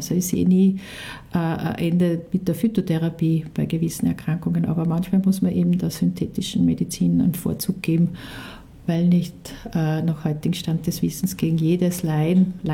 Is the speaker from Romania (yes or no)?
no; Austria; bei uns in Österreich